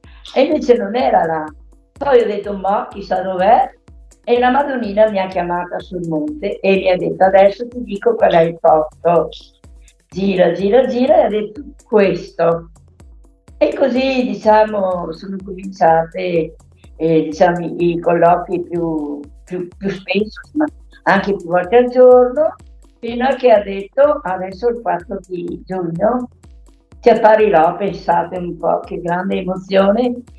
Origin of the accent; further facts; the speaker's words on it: Padua, Veneto, Italy; moved away; abitavo a Padova, perché sono di Padova, e sono trapiantata qui da 50 anni circa